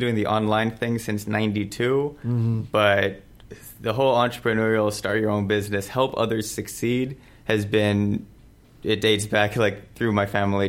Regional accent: Costa Rica; also born or lived in Studio City / Florida / Hawaii / Washington; I was born here in Studio City, but I had lived all over the States. I lived in Florida for a few years. I lived in Hawaii. I lived in Washington. But I grew up in Costa Rica.

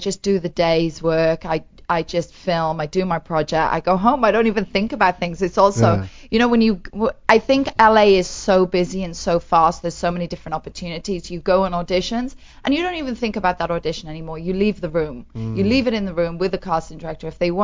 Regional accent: Wales, United Kingdom; accent: Welsh; Well, I'm actually from Wales, so let me tell you, it's a little bit more real.

